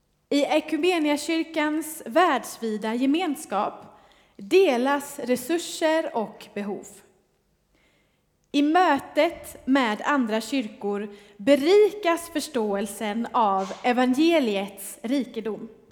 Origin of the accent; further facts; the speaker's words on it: Växjö, Kronoberg County, Sweden; och jag kommer från Växjö.